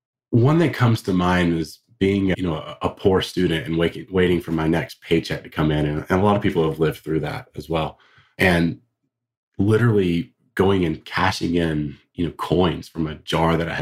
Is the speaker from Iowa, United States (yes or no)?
no; Georgia, United States; So I grew up in the South. My accent sometimes betrays me, but I grew up in South Georgia.